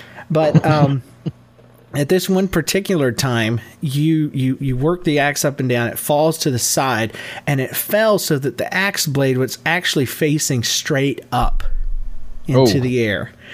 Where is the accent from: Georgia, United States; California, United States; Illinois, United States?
Georgia, United States; I'm from Georgia.